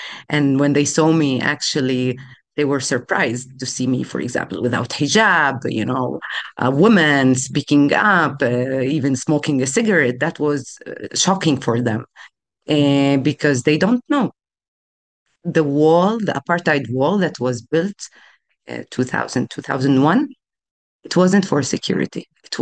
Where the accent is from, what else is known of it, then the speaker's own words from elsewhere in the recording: Bethlehem, West Bank, Palestine; I'm from Bethlehem. I was born in Bethlehem, was raised in Bethlehem, and now sitting in Bethlehem.